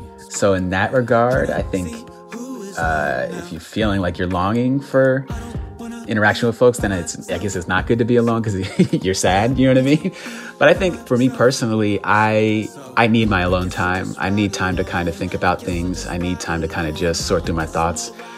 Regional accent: Philadelphia, Pennsylvania, United States; I am originally from Philadelphia.

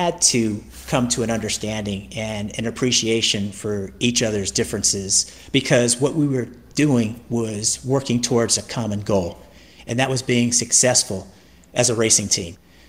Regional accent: California, United States; I came from the West Coast, the Bay Area specifically, to come to the Southeast, to the Bible Belt

